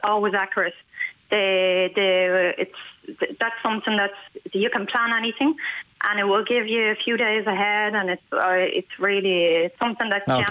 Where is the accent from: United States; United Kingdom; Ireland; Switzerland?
Ireland; Dublin, Leinster; I'm from Dublin.